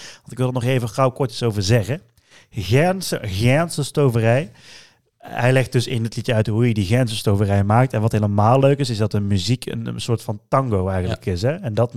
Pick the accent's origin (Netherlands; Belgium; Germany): Netherlands; North Brabant; Nou komt het wel omdat wij natuurlijk uit Brabant komen, dat wij bepaalde woordjes, klemtonen misschien dan nog wel beter horen dan iemand uit het noorden bijvoorbeeld.